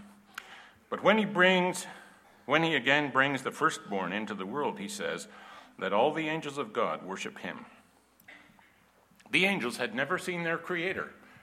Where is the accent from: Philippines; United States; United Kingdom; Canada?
Canada; You know, I'm a Canadian.